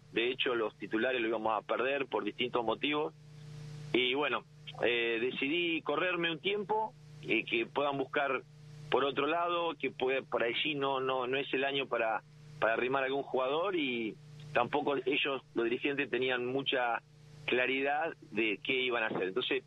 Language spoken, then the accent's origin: Spanish; Médanos, Buenos Aires, Argentina; moved away as an adult; now in Bahía Blanca, Argentina; Sí, yo soy medanense, me vine a Bahía Blanca a estudiar la carrera de profesorado de educación física